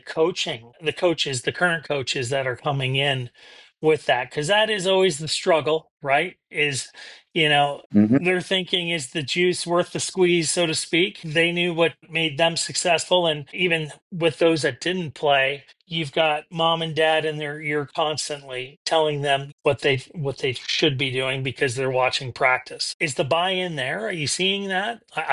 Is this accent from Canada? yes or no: yes; Canada; specifically growing up in Canada, where a lot of the rinks at the time when I was there, you know, they were government run.